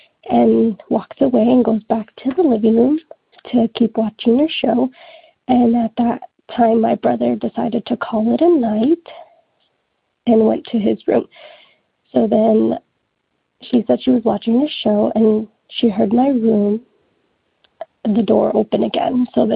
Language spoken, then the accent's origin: English; Tulare, California, United States; I am from Tulare, California, and I believe me and my whole family are very spiritually sensitive.